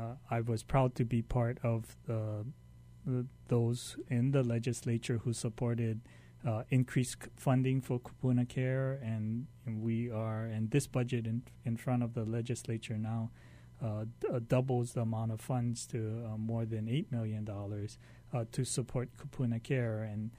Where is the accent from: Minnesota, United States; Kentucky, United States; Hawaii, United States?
Hawaii, United States; Pearl City; You know, the Plaza is now in Pearl City, my hometown, and on the edge of Waikiki